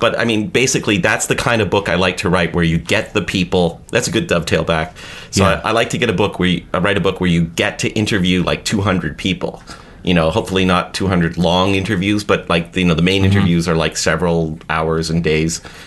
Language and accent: English; Toronto, Ontario, Canada; I thought you'd appreciate this story because I grew up in Toronto, Canada.